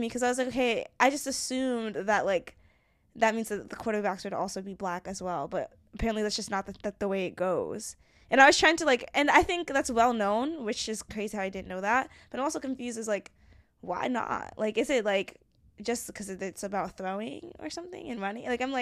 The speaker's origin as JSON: {"language": "English", "region": "New Jersey", "country": "United States", "said": "I was a Giants fan for a little bit when I, because I came from North Jersey. was a Giants and a Yankees fan, which I know, like, it's weird, but, like, that's just where I was coming from. Like, I was a North Jersey person."}